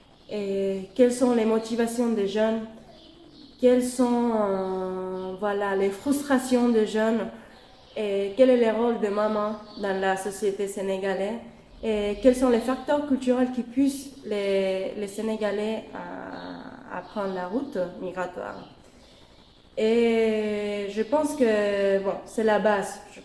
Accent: Canary Islands, Spain; French is a second language; Je suis espagnole et je viens des îles Canaries. Donc, on peut dire que je suis moitié africaine.

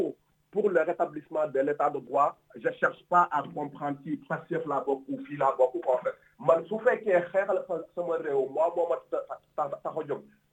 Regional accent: Senegal; Nous sommes tous des Sénégalais, nous sommes bien éduqués.

